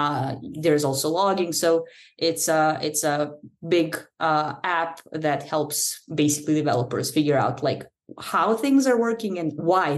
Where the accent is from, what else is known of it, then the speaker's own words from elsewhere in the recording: Serbia; I come from Serbia.